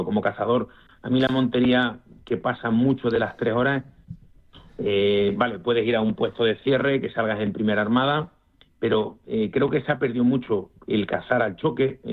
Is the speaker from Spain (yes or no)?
yes; Spain; Está la suspicacia, ¿no?, de que somos españoles